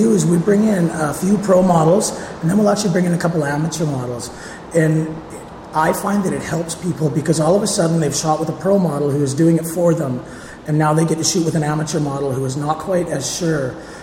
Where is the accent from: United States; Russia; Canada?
Canada; You can find me at … you can find Brad